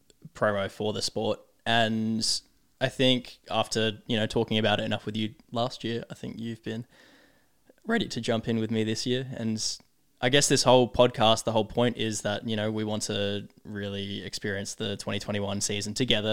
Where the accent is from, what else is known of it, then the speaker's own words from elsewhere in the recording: Adelaide, South Australia, Australia; But it's a shame that it's not in Adelaide, because I love South Australia and it's my hometown.